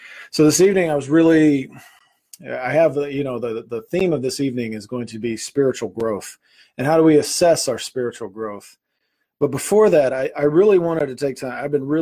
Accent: Holly Hill, South Carolina, United States; So I grew up in Holly Hill, South Carolina, and Holly Hill United Methodist Church.

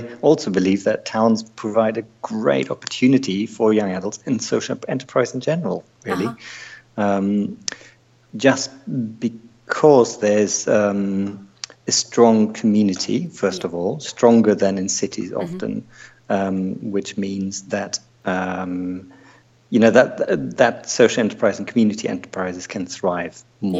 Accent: Germany; also born or lived in Wales / Devon / London; now in Frome, United Kingdom; I'm originally from Germany.

